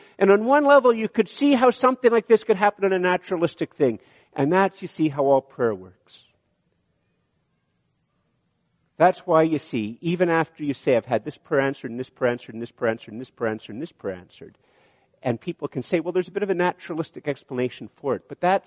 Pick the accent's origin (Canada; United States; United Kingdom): Canada; We're too well brought up and we're too Canadian to act on it